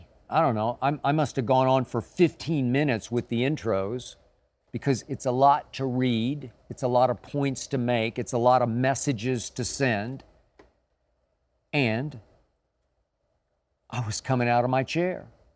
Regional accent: Oklahoma City, Oklahoma, United States; growing up in Oklahoma City. Broken home, both parents extremely alcoholic in very different ways.

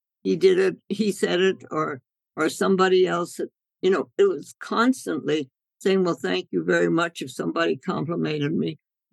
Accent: India; I was born and raised in India, and my parents were medical missionaries, and they were both osteopaths.

